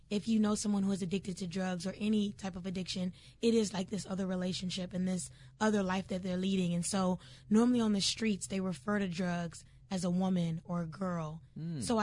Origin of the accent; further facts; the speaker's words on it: San Antonio, Texas, United States; I'm originally from San Antonio, and we moved here in 2010.